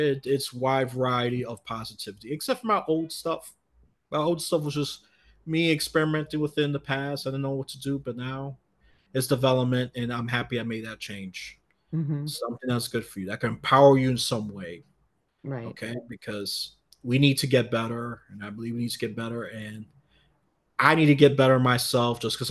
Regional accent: New York, United States; I had to do that because that's my home state.

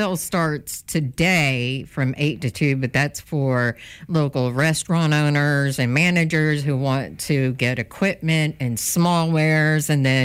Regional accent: Theodore, Alabama, United States; I grew up in Theodore

